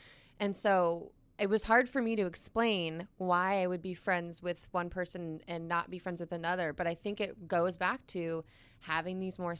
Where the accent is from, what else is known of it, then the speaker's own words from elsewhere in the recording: Florida, United States; I'm from Florida.